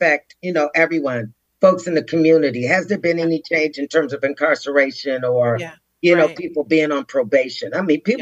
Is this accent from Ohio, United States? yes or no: yes; Ohio, United States; now in Washington, United States; So I came here from the Midwest. I'm originally from Ohio.